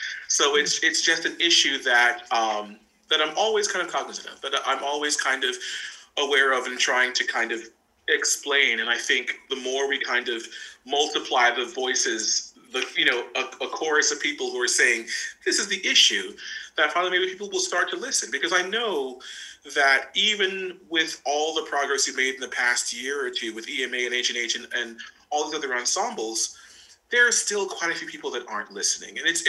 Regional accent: United States; Whenever I work in Europe, I'm the American.

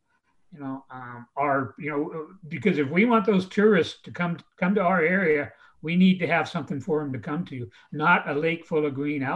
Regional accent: North Bend, Oregon, United States; born there; You know, I was born in North Bend. I'm 69 years old.

